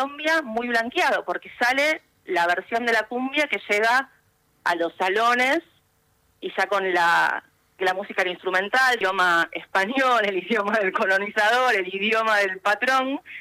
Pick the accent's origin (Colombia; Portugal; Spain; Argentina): Argentina; Y la verdad es que dice mucho de nosotros como argentinos, claro y como historia argentina.